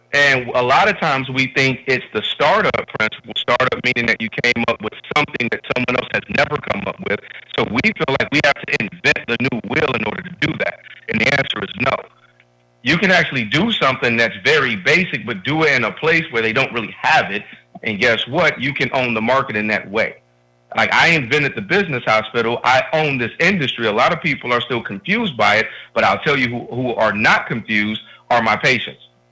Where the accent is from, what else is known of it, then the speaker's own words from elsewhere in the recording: United States; When I say we, just as American people in our society, that we're always on the quest for more money as a general rule